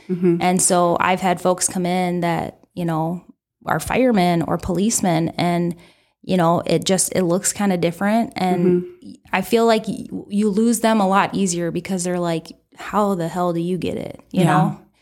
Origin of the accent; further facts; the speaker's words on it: Woonsocket, United States; my hometown is Woonsocket, and, there were four young boys who perished in a car accident.